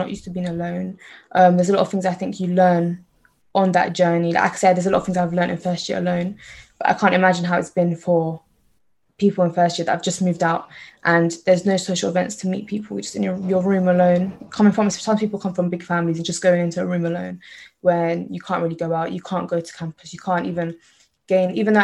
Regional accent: London, United Kingdom; the end of last year, I turned 20. I currently study economics at university. I grew up in London, in particular South London, and I am from an Eritrean heritage, with both my parents being Eritrean.

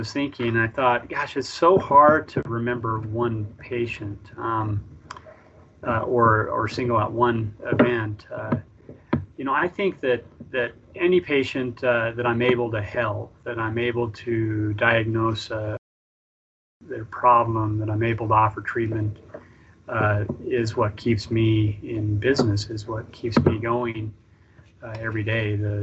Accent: Roy, Utah, United States; I grew up in Roy, around here. I lived my life there, went to college at Utah State

